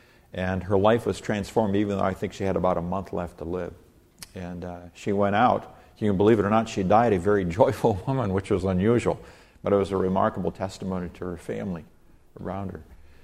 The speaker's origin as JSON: {"language": "English", "country": "Nigeria", "tie": "born or raised there", "said": "120 years ago, where I grew up in Nigeria, West Africa, was known as the white man's graveyard."}